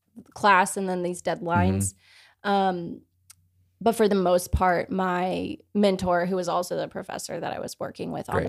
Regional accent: Dallas, Texas, United States; I would call it home. I do hail originally from Dallas, Texas, so it's fun to be back in my home state.

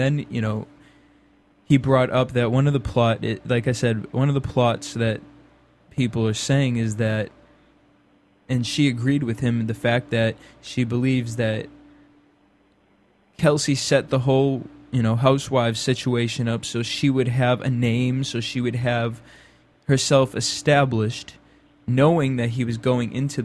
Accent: Cape Cod, Massachusetts, United States; you know, I'm from Cape Cod, so I've deal with lots of very wealthy people

